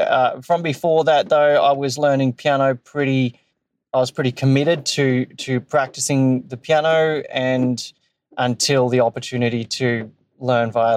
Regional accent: Brisbane, Queensland, Australia; I'm from Brisbane, Australia.

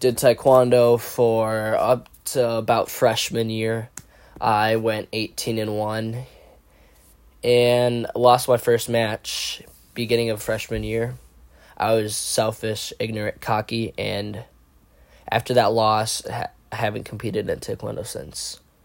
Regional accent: Milwaukee, Wisconsin, United States; I am 17 years old. I am from the Milwaukee, Wisconsin area.

